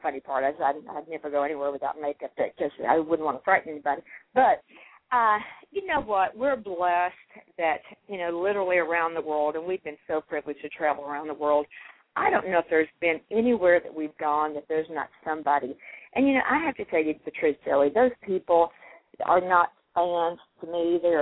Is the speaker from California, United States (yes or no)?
no; Kentucky, United States; I was raised in Kentucky, so I love country cooking.